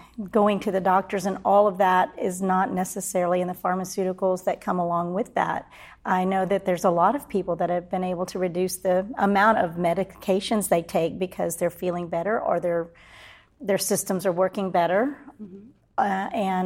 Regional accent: Texas, United States; And that's a big deal for me personally, because I'm Texan.

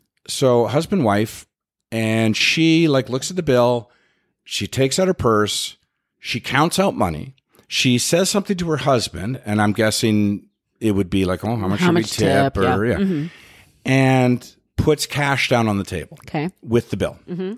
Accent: Winnipeg, Manitoba, Canada; So when I grew up in Winnipeg, there was the Assiniboine River.

